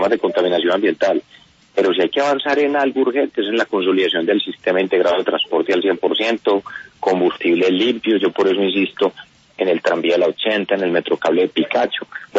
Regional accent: Colombia; Y ahí estamos listos como colombianos.

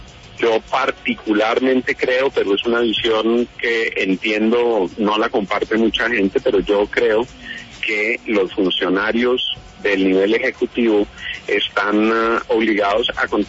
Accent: Colombia; uno esperaría como colombiano

